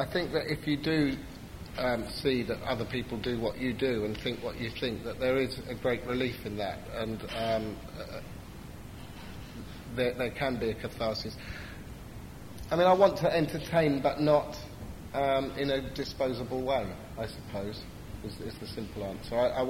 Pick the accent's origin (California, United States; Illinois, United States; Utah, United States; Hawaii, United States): Illinois, United States; Chicago; as opposed to my hometown, which is Chicago.